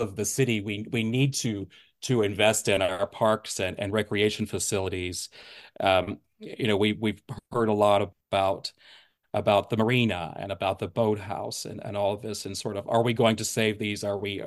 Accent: Augusta, Georgia, United States; But my heart has always been with Augusta. I'm from Augusta. I grew up in Augusta. I went to Richmond County Schools.

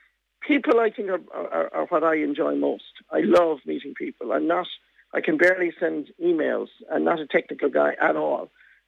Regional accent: New York, United States; now in Ireland; from growing up in New York to coming back to West Clare and living in rural Ireland, memories of my grandparents, changing careers.

